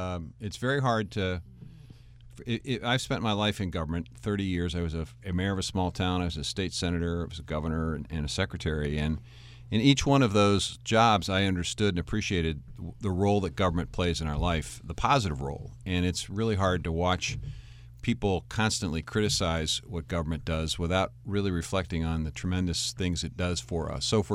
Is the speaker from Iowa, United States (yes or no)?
no; Pittsburgh, Pennsylvania, United States; Well, actually, I was originally from Pittsburgh.